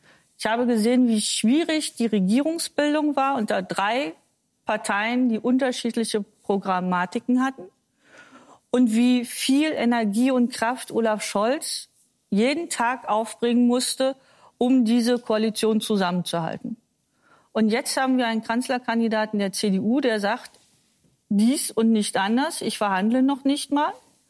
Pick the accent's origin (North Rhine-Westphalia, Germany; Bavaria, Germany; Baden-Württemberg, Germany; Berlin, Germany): Berlin, Germany; Also ich bin ja aus dem Osten, ich bin direkt an der Berliner Mauer groß geworden